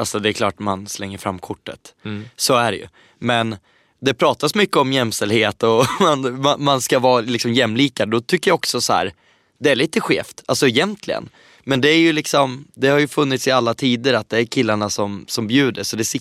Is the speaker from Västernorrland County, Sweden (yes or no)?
no; Eskilstuna, Södermanland, Sweden; also born or lived in Västerås; Jag är ju uppvuxen i Eskilstuna, bott i Västerås. Det är småstäder